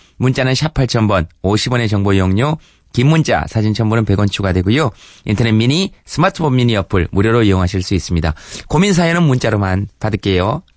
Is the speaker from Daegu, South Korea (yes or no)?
yes; Daegu, South Korea; 대구 출신인 저도 이렇게 견디기 힘드니까